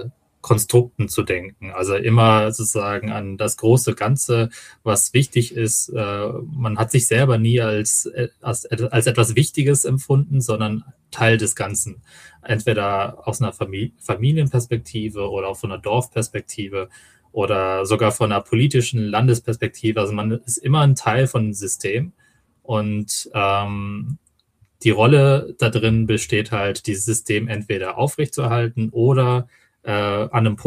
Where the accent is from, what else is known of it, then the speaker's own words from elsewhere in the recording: Düsseldorf, North Rhine-Westphalia, Germany; Ich bin tatsächlich in Düsseldorf aufgewachsen.